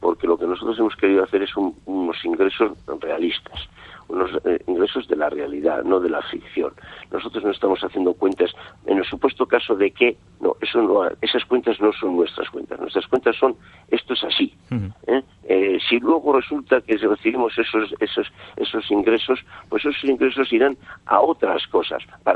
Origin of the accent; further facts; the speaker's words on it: Pamplona, Navarre, Spain; Yo soy de Navarra, he vivido toda mi vida en Navarra, soy de Pamplona